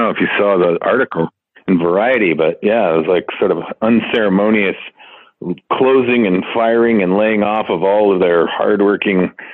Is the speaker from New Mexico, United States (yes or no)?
yes; Santa Fe, New Mexico, United States; moved away as an adult; also born or lived in Chicago, United States / Los Angeles, United States; Originally Chicago. Lived there till I was 10 and then moved to Santa Fe, New Mexico. Lived there through end of high school. Went to school for 4 years in Ohio. Then moved out to L.A.